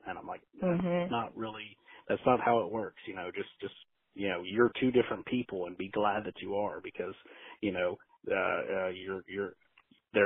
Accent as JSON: {"language": "English", "region": "New York", "country": "United States", "said": "no, that's what I do. I'm from New York or whatever. You know, that's how I talk to people."}